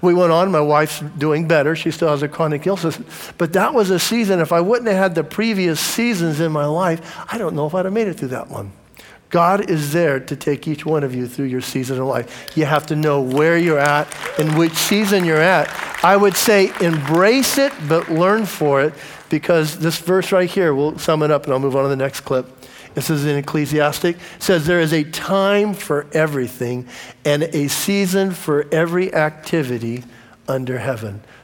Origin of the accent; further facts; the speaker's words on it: Los Angeles, California, United States; but I grew up in LA. I grew up in Venice Beach.